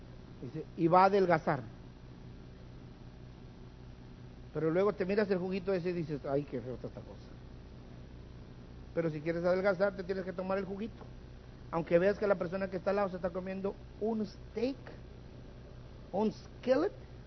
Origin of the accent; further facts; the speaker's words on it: Mexico; De perdido que sepan que como mexicano los apoye.